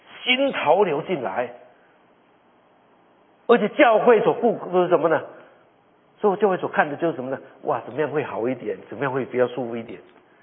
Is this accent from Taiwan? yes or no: yes; Taiwan; 我们很多人从台湾来的，我也是台湾人。